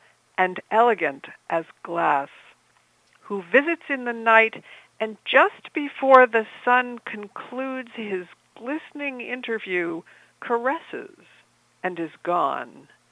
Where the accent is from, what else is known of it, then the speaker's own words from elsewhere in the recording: New Jersey, United States; I'm from New Jersey.